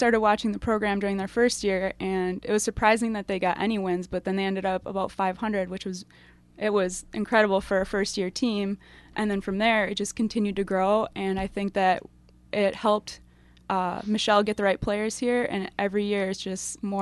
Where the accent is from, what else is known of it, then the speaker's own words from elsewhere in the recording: Green Bay, Wisconsin, United States; Originally, I'm from Green Bay